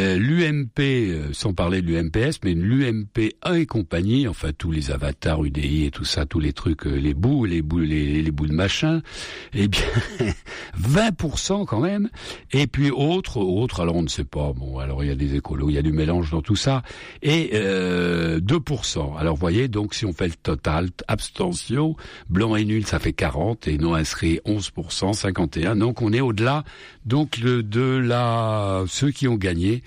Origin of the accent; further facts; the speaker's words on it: France; un Français, je suis Français moi, monsieur